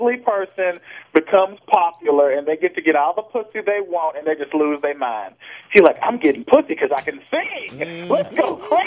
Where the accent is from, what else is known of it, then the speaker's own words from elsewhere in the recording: DeKalb, Texas, United States; I want all these exhausted celebrities to go to my hometown of DeKalb, Texas, and get a job with International Paper and be in there with my cousin reaming that paper in 100-degree temperature